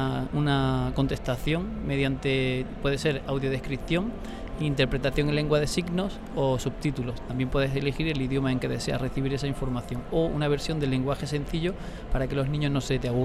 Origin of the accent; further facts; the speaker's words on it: Andalusia, Spain; vengo de la provincia de Granada.